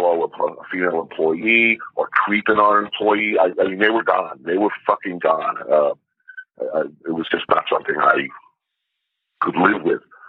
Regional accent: New York, United States; I mean, I'm from New York.

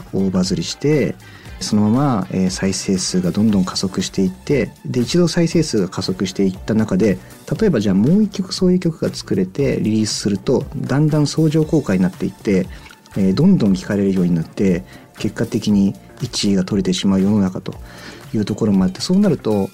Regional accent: Yokohama, Kanagawa, Japan; FM 横浜をずっと聞きながら育った横浜生まれ横浜育ちの

